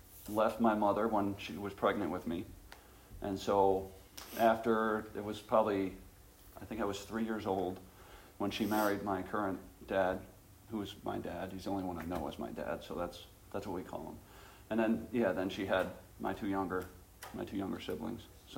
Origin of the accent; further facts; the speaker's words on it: Atlantic City, New Jersey, United States; born there; I was born in Ocean County, New Jersey. Ocean County Hospital.